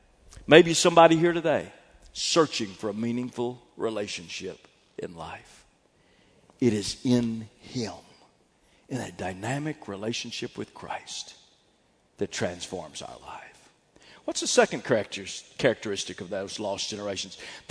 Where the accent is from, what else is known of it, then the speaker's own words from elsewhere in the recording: Fort Worth, Texas, United States; I grew up in Fort Worth, home at that time of the world's largest theological seminary.